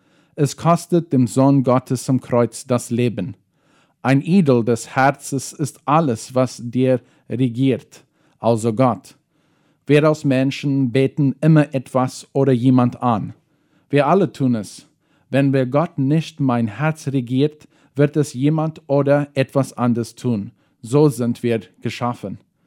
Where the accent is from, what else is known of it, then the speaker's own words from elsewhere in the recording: South Africa; now in Filadelfia, Paraguay; ich komme aus Südafrika und aber wohnte jetzt in Fernheim, Philadelphia.